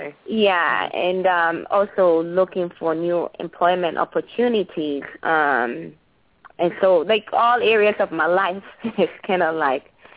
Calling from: Chicago, Illinois, United States; calling. I'm calling from Chicago.

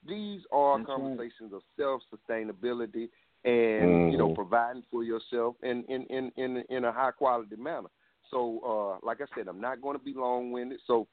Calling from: South Carolina, United States; I'm calling from South Carolina.

